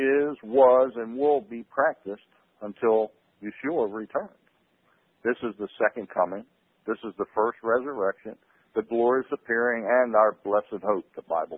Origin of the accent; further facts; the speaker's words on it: Maryland, United States; born there; But just to give you a little credence here, I was born in Maryland, Maryland